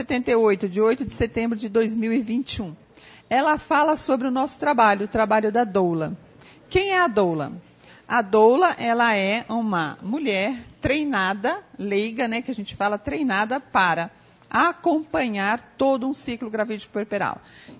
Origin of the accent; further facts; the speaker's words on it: São Paulo, Brazil; now in Brasília, Brazil; Eu sou de Brasília, na verdade sou de São Paulo, estou morando agora em Brasília, Distrito Federal